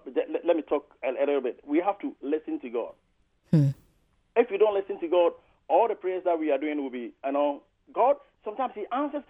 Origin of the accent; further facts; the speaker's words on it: Ghana; I'm a Ghanaian. When I was in Ghana, I wanted, you know, I wanted to further my studies.